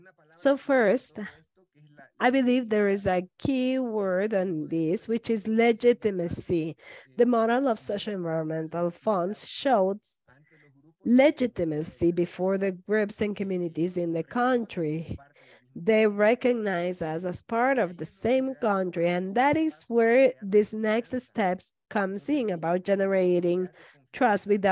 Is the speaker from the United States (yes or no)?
no; Santa Cruz, Bolivia; I am in La Paz. I am from Santa Cruz in Bolivia.